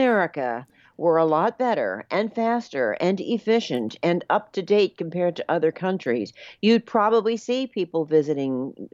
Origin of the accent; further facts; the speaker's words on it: New Jersey, United States; I grew up in New Jersey, so to go to New York was, you know, on a bus and you're there in an hour and a half